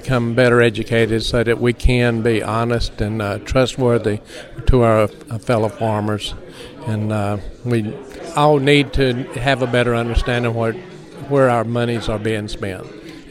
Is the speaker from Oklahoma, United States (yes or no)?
no; North Carolina, United States; I'm from North Carolina, coastline of North Carolina.